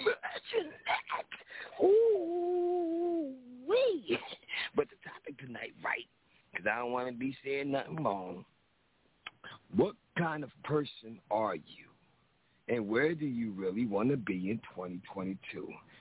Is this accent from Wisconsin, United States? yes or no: no; Philadelphia, Pennsylvania, United States; I know I'm coming from Philly, so you already know who I'ma do.